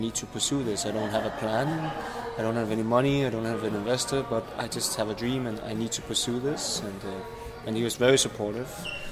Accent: Capital Region, Denmark; I grew up in a little bit like 35 kilometers outside Copenhagen.

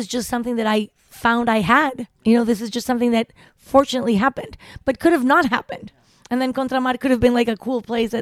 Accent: Tepoztlán, Morelos, Mexico; when I was growing up in Tepoztlán, nobody could believe that my father was cooking.

